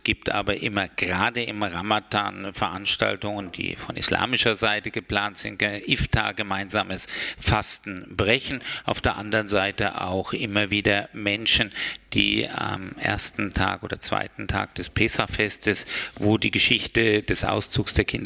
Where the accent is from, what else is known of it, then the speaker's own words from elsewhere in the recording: Würzburg, Bavaria, Germany; Üblich ist es in meiner Heimatgemeinde in Würzburg, dass wir einen Gemeindeseder machen, also diesen Sederabend in der Gemeinde begehen. So bin ich auch groß geworden.